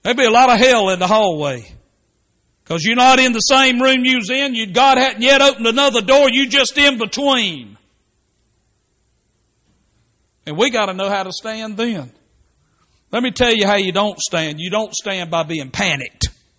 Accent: Statesboro, Georgia, United States; when I was a boy growing up in Statesboro, well, a lot of years ago, decades ago

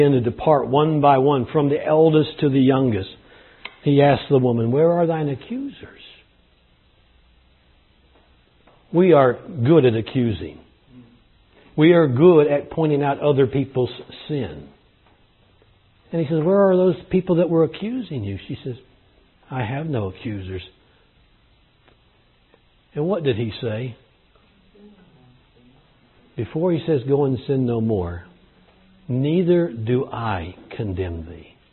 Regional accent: California, United States; Growing up in California, I lived out there for 19, 20 years.

